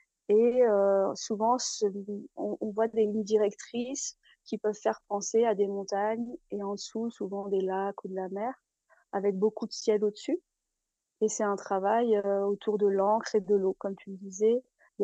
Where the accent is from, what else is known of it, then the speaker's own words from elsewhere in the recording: Provence-Alpes-Côte d'Azur, France; born there; j'ai été amenée à travailler là où je suis née, donc dans les Hautes-Alpes